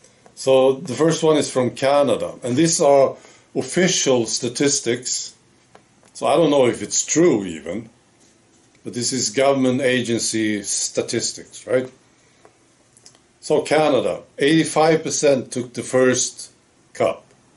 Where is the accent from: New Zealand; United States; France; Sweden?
Sweden; And he heard that I was from Sweden.